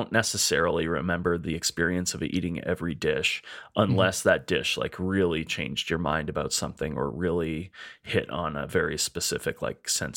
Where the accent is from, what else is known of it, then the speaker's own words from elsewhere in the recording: Canada; I'm a chef from Canada.